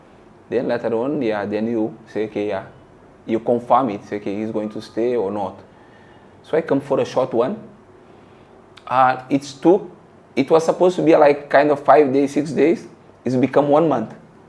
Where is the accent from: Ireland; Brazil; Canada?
Brazil; English is a second language; now in United States; Say, okay, if I come from Brazil to here, I'm going to win. I'm going to stay.